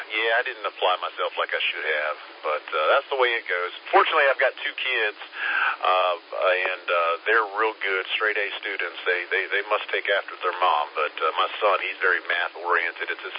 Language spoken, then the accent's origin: English; Holly Springs, North Carolina, United States; also born or lived in Wake Forest; now in Pickens, United States; my family and I came from the Raleigh, North Carolina area. Actually, we came from Holly Springs, if you're familiar with Holly Springs and Wake Forest. We lived in both of those towns.